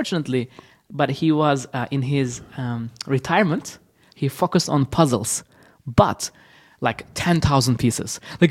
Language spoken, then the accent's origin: English; Istanbul, Turkey; Yes, so I was from Istanbul, Turkey.